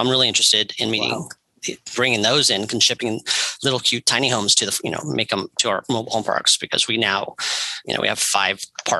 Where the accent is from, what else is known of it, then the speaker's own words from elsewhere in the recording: California, United States; I mean, we're from California. We have fresh cash.